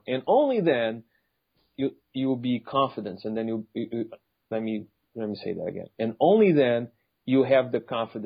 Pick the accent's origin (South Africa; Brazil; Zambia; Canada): Brazil; now in United States; I'm originally from Brazil, and over there, money is not seen like it's seen here in the U.S.